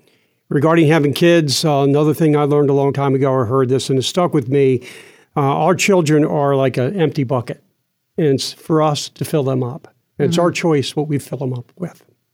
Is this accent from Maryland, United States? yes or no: yes; Maryland, United States; I grew up in the Maryland suburbs in Prince George's County and went to public schools there and eventually graduated from the University of Maryland.